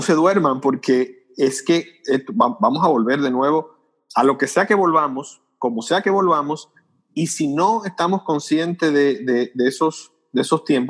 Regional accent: Dominican Republic; eso yo creo que nos falta todavía profundizar un poco más eso como sociedad dominicana.

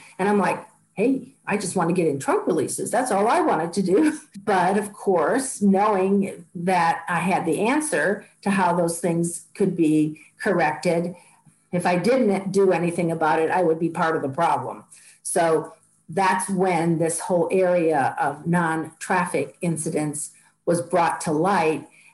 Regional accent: Wisconsin, United States; I grew up in Wisconsin, had a good work ethic, and always is motivated.

